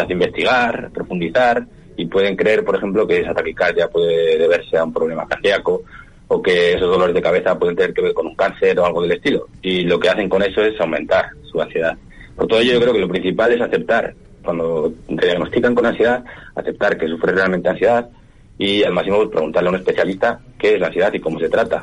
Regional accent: Basque Country, Spain; now in Palma de Mallorca, Spain; Pues ahora estoy en Palma de Mallorca. Vivo desde hace unos años en Palma de Mallorca, pero soy del País Vasco, ajá, del norte.

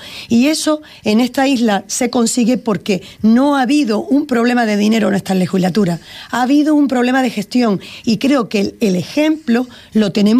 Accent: Canary Islands, Spain; somos canarios, majoreros

